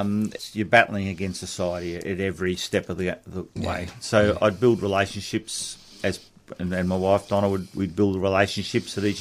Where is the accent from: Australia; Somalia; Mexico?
Australia; now in Germany; Yeah, we had to get him nationalised as 2 Australian parents.